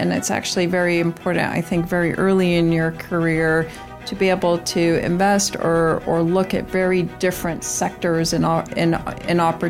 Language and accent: English; Ontario, Canada; I grew up in Ontario and went to university there.